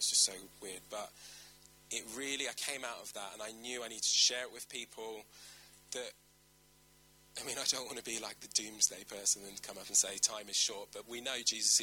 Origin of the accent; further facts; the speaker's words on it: Luton, East of England, United Kingdom; I come from Luton. We just lived in the town.